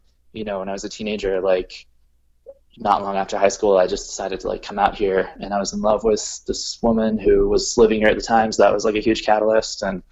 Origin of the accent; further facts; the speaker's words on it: Vancouver, British Columbia, Canada; I was born in Vancouver. I grew up, on the West Coast for the most part. Vancouver is definitely a place that I self-identify with pretty strongly. And I've also spent, a fair amount of time, particularly growing up, like in the islands, off the coast